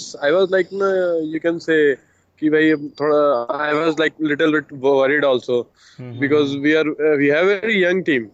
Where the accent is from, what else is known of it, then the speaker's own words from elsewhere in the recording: Varanasi, Uttar Pradesh, India; I am from Varanasi, basically.